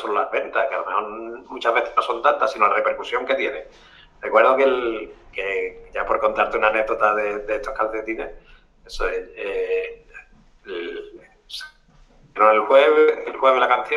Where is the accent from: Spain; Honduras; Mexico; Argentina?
Spain; Cádiz, Andalusia; Yo soy de Cádiz y muchos carnavales